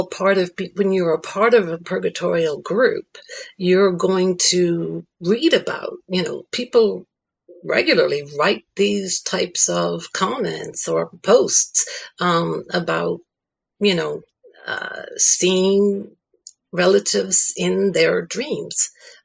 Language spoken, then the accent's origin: English; Ireland; moved away; my husband and son say that I'm not as fiery Irish as I used